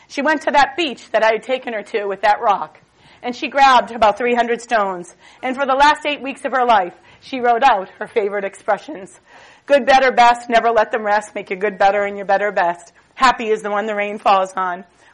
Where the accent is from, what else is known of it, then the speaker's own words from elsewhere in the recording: Boston, Massachusetts, United States; As an Irish Catholic kid growing up in Boston